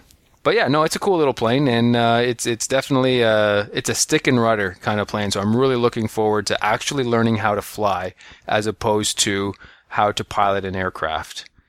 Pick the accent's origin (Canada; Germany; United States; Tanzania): Canada; as a Canadian in the States.